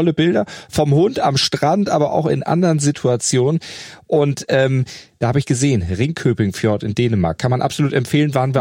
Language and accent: German; Schleswig-Holstein, Germany; ich als nicht ganz gebürtiger Eiderstädter, aber mein Großteil meines Lebens dort verbracht